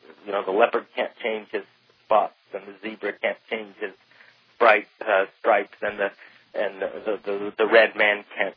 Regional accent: California, United States; I was raised in Central California. My family's I have a family farm out there

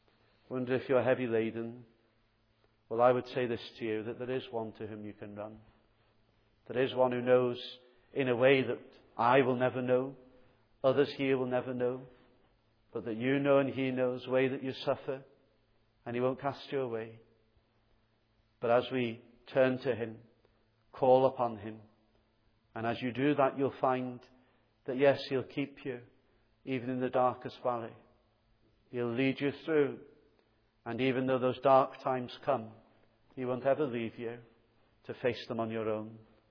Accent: Southport, North West England, United Kingdom; as I was growing up in Southport in the church which is there

